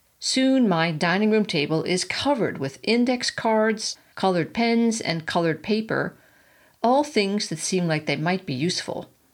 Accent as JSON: {"language": "English", "country": "United States", "said": "I introduce myself, explaining that I am from America, betting that this word is similar in Ukrainian."}